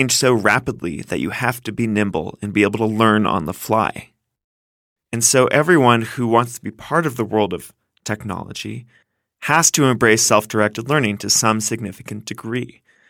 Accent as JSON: {"language": "English", "region": "California", "country": "United States", "tie": "born or raised there", "said": "I didn't know where Silicon Valley was for a long time, even though I grew up in Northern California."}